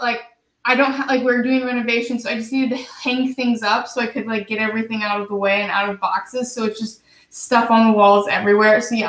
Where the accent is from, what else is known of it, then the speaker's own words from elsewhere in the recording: Midwest, United States; I'm from the Midwest, and, you know, obviously the whole financial crisis hit the Midwest really hard.